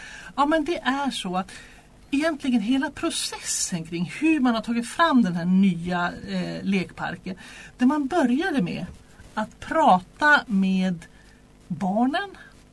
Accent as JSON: {"language": "Swedish", "town": "Umeå", "region": "Västerbotten County", "country": "Sweden", "tie": "born or raised there", "moved": "yes", "said": "Jag kommer från början från Umeå, Västerbotten. Jag flyttade hit 1993."}